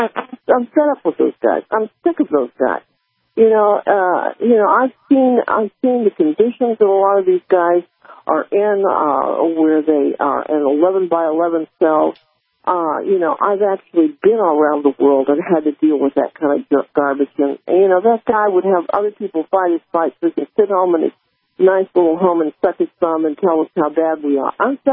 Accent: Texas, United States; now in California, United States; I'm over here in California and I'm from Texas, and we've known for many years that terrorists are crossing the border.

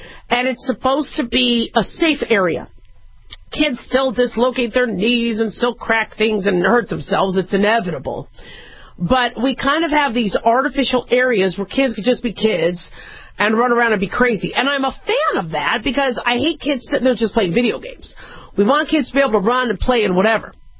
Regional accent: Phoenix, Arizona, United States; Now, mind you, I grew up in Phoenix, Arizona for most of my childhood. So there was a lot of cacti and not a lot of trees

